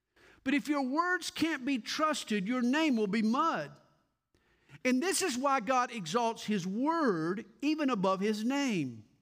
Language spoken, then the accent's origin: English; the South, United States; I was raised in the Bible Belt, but trust me, I got a whole lot more belt than I got Bible.